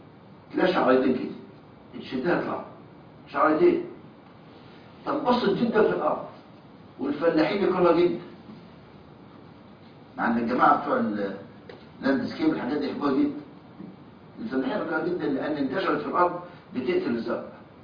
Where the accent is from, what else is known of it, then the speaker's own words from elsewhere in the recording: Egypt; طرح عندنا في مصر بيجيب 7 سنين،